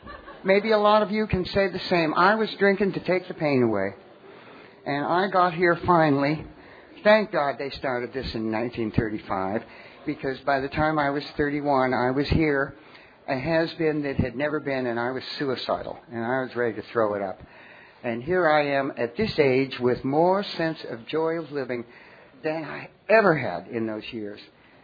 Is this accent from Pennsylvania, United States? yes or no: yes; Pittsburgh, Pennsylvania, United States; also born or lived in Ohio; now in Boston, United States; I am from Boston, and I've lived there, yes. South Boston, down near the beach, you know.